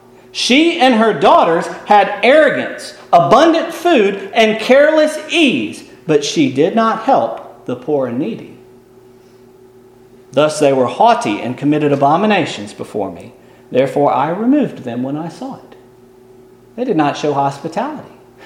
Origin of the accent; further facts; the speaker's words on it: Mississippi, United States; Well, you know, I come from Mississippi, which is the hospitality state.